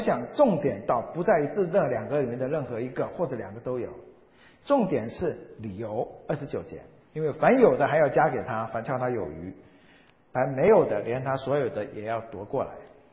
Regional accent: China; 所以我们中国人有一种说法，不做不错，少做少错

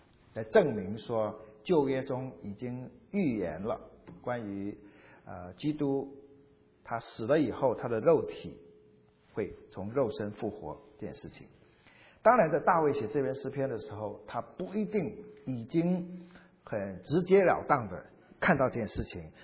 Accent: China; 我们中国人在想心肝宝贝的时候就是宝贝的嘛，管他用心啊肝啊之类的。

